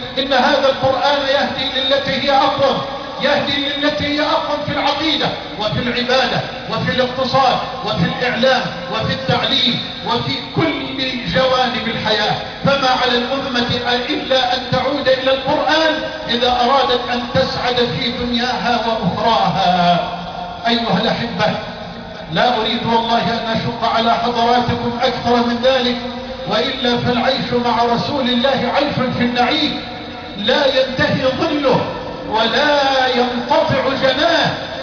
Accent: Egypt; بلدنا مصر

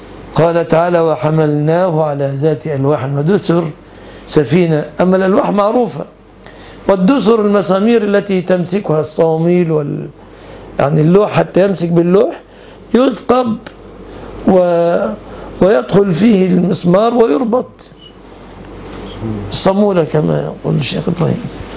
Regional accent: Egypt; في بلادنا مصر

